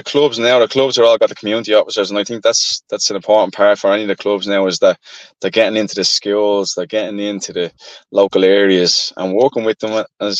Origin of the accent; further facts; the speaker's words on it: Tallaght, Leinster, Ireland; I'm from Talla